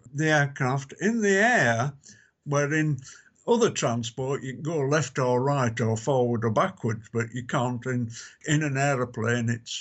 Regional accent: Bradford, Yorkshire and the Humber, United Kingdom; I was born in Bradford and I still live in Bradford in West Yorkshire

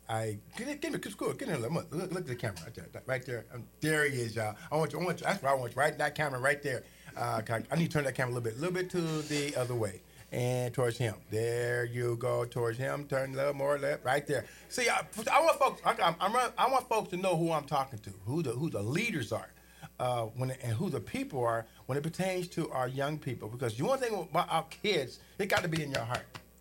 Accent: Terre Haute, Indiana, United States; That's my hometown in the house. Y'all, okay, I'm from Terre Haute, Indiana. Yep, Terre Haute, Indiana.

